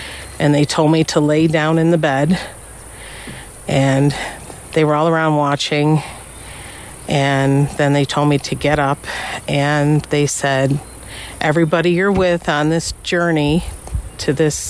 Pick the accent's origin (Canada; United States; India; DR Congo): United States; Buffalo, New York; New York, Buffalo.